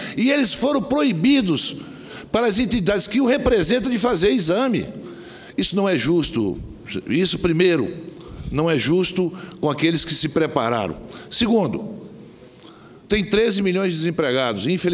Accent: Brazil; Nós somos brasileiros, vivemos assim.

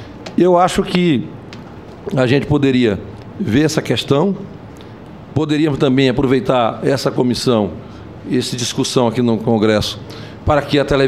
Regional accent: Maranhão, Brazil; Eu estava em São Paulo, eu sou do Maranhão, eu estava em São Paulo

